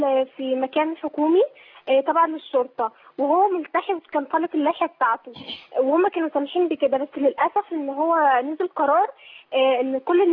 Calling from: United Arab Emirates; أسأل، أنا من الإمارات

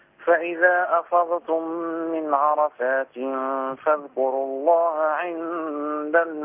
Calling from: Spain; من اسبانيا مش من ايطاليا

